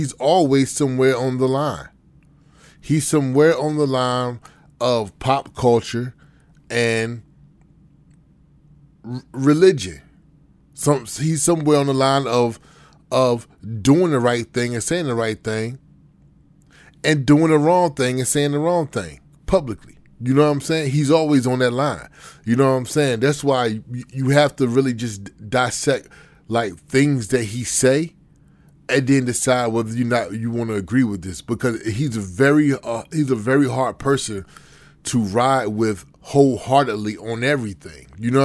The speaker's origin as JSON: {"language": "English", "region": "Virginia", "country": "United States", "said": "So I'm from Virginia, so I know a lot of black people walking around with that Jefferson last name is related to Thomas Jefferson."}